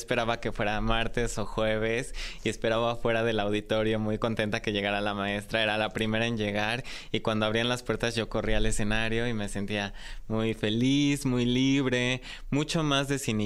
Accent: Mexico City, Mexico; Yo nací aquí en la Ciudad de México y crecí en una familia tradicional... Papá, mamá, una hermana pequeña, perritos, peces. y estudié en una escuela católica.

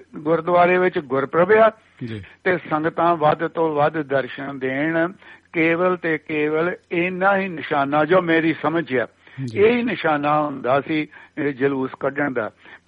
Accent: Punjab, India; ਸਾਡਾ ਪਿੰਡ ਜਿਹੜਾ ਆ ਉਹ ਅੰਮ੍ਰਿਤਸਰ ਜ਼ਿਲ੍ਹੇ 'ਚ ਹੈ

